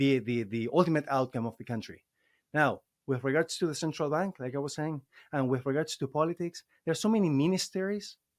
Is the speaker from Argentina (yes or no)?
yes; Argentina; moved away as an adult; now in North America; I was born and raised in Argentina. I lived there for almost 20 years, and I've been here in North America for almost 20 years as well. In December now, this month is going to be 20 years.